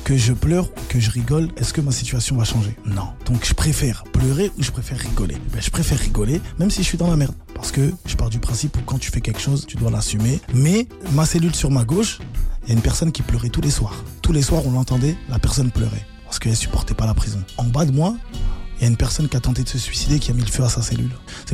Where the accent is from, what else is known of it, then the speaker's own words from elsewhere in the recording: Haiti; je suis haïtien et le slogan de notre pays, la phrase, c'est l'union fait la force.